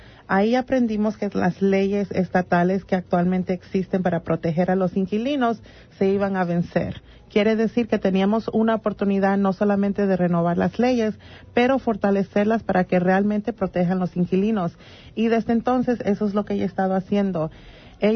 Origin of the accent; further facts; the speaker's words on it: United States; also born or lived in Peru; Vine de bebita, entonces toda mi vida he vivido en los Estados Unidos.